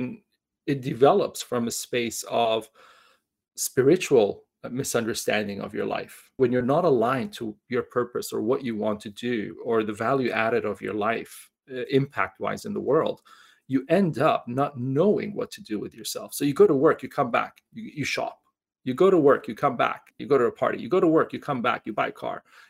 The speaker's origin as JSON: {"language": "English", "town": "Toronto", "region": "Ontario", "country": "Canada", "tie": "born or raised there", "also_born_or_lived": "Dubai", "said": "I had kind of grown to love Canada, Toronto, essentially, as my hometown. And so, I mean, I started university when I was turning 16. So I really grew up there, essentially."}